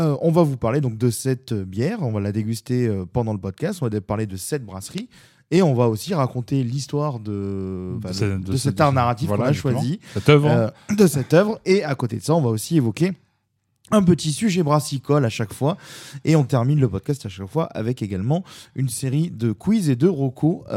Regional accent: Marseille, Provence-Alpes-Côte d'Azur, France; pour ceux qui nous écoutent, on est marseillais, hein

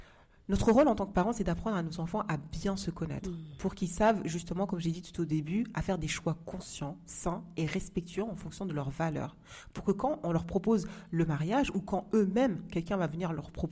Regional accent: Comoros; mon mari, il est turc et moi, je suis comorienne.

